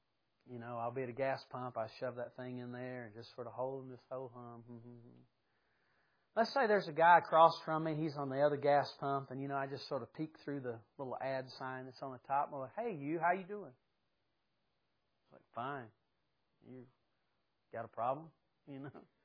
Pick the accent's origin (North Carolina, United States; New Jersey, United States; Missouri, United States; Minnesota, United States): North Carolina, United States; Yadkinville; I was born and raised near Yadkinville, North Carolina.